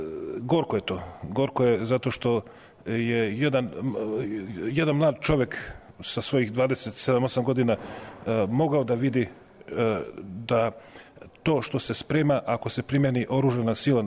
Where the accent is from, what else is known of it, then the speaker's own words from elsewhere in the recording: Bosnia & Herzegovina; also born or lived in Zemun; Sam rođen u Zemunu, a rastao u Bosni.